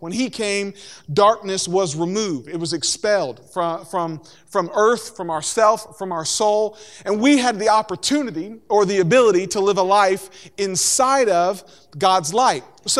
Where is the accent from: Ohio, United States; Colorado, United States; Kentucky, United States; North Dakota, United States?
Kentucky, United States; Corbin; born there; my family is from, I was born in Corbin, Kentucky, which is the hole in the wall.